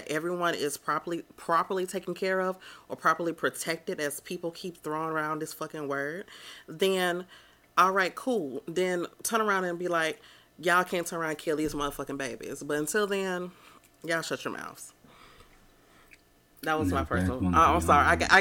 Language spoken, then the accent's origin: English; Alabama, United States; especially states like our home state, well, my home state, Alabama